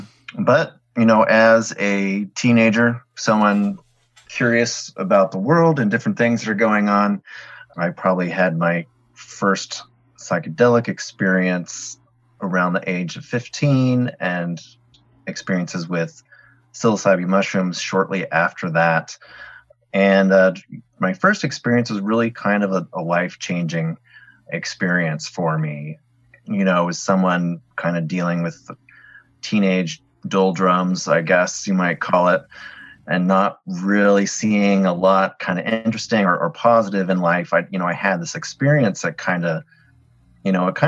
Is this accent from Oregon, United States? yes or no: yes; Oregon, United States; Fortunately, I grew up outside Portland, and we had this wonderful bookstore called Powell's. Anybody from the Portland area will know what I'm talking about.